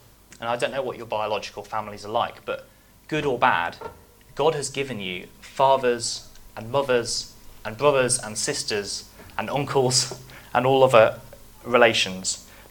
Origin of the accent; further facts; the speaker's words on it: United Kingdom; because we're very polite, we're very non-confrontational, we're very British, aren't we?